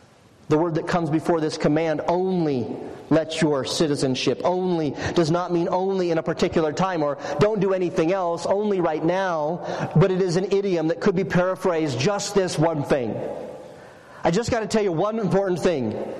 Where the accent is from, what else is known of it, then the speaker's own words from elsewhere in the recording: Salt Lake City, Utah, United States; But for most of us here, when people ask, where are you from, we just say, oh, Salt Lake.